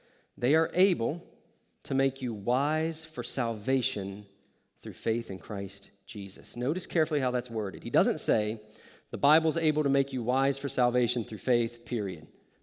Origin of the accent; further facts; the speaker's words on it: the South, United States; since I grew up in the South and I've lost some of my accent